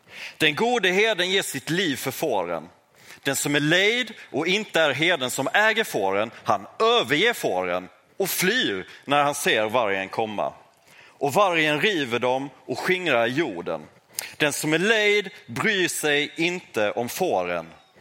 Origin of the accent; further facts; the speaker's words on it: Yemen; på herdar ute i vildmarken i Jemen där jag växte upp som missionärsbarn